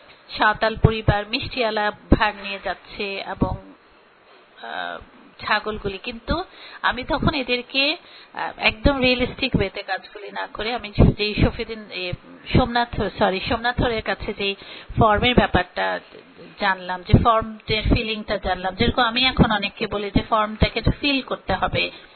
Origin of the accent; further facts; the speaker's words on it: Dhaka, Dhaka Division, Bangladesh; আমি একটা বড় আরবান শহরে, ঢাকা শহরে বড় হয়েছি, এখানে আমি স্কুল শেষ করেছি এবং আমার চারুকলার শিক্ষা আমি এখানে করেছি, ব্যাচেলার করেছি।